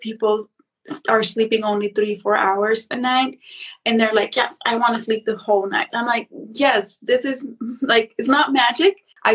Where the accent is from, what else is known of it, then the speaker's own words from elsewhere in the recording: Mexico; moved away as an adult; I was not always the sleep queen. Actually born and raised in Mexico in a small town. And after graduating, after working for a few years, I decided that I wanted to learn Chinese. So I saved money and moved to China.